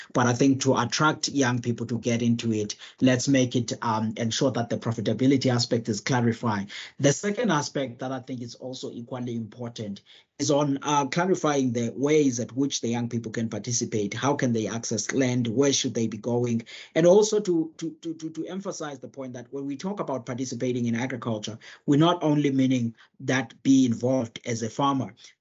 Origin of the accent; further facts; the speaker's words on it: South Africa; I mean, look, I'm a South African, and we're struggling with about three problems in this country.